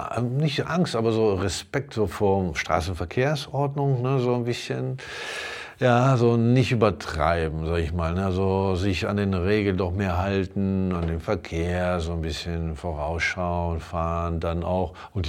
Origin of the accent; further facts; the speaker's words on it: northern Italy, Italy; German is a second language; ich komme aus Norditalien ursprünglich